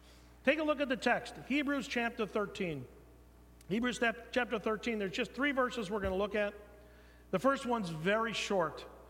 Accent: California, United States; Well, I grew up in Northern California.

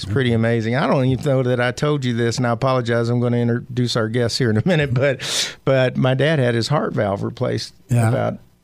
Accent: Arkansas, United States; I'm from Arkansas. I can date myself.

